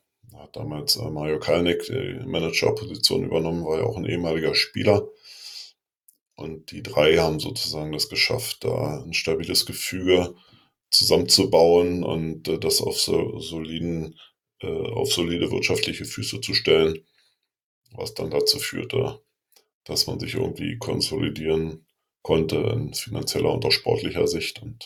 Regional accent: Berlin, Germany; Ich persönlich habe ja hier in meiner Heimatstadt einen Verein, der vorgemacht hat, wie es geht, Union Berlin.

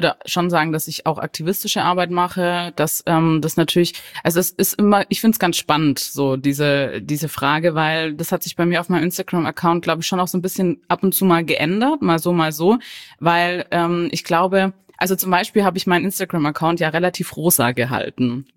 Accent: Baden-Württemberg, Germany; Ich bin ja auch im Schwäbischen aufgewachsen.

